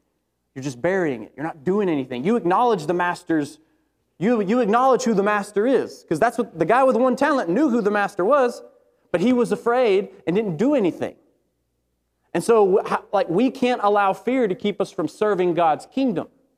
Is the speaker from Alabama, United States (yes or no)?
yes; Alabama, United States; I am from Alabama. My math could be wrong.